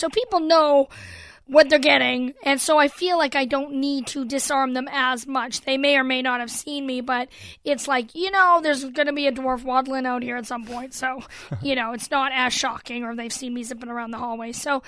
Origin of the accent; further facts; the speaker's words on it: Canada; I know, and I know I'm different. I'm Canadian, you know, kind of threw them for a loop.